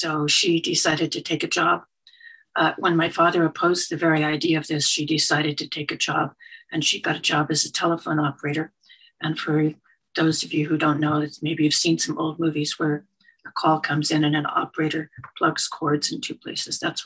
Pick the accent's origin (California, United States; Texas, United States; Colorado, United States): California, United States; El Segundo; So mostly I grew up in El Segundo, a town in Southern California that is now just south of the Los Angeles airport and just north of the refinery now owned by Chevron